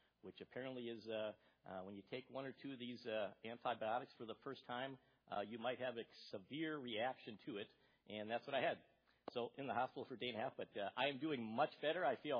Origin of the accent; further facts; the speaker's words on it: Milwaukee, Wisconsin, United States; She was from Minneapolis. Of course, I was from Milwaukee.